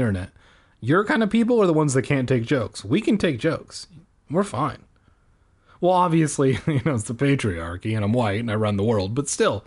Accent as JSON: {"language": "English", "country": "United States", "said": "I'm American, so that's the only song I think"}